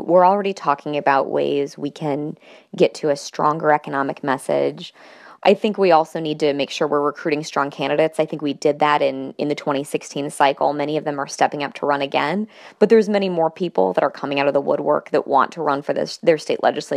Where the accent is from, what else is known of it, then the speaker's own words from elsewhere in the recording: Missouri, United States; And so here in my home state of Missouri, for example, there's only a handful of districts that are, in fact, competitive.